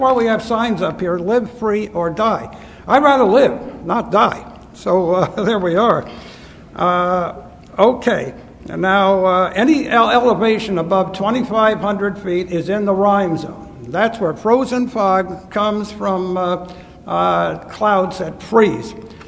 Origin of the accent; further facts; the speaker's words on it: Clarksville, United States; from Clarksville